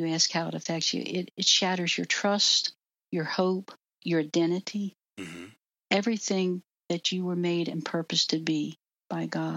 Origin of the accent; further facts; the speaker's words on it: West Virginia, United States; I'm not that old, but I was raised in West Virginia. Mm-hmm. West Virginia is almost heaven.